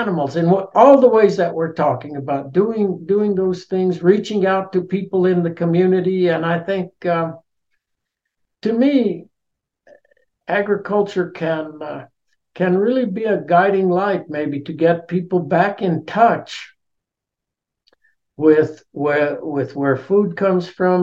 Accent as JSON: {"language": "English", "town": "Salida", "country": "United States", "tie": "born or raised there", "said": "I think when I grew up in Salida"}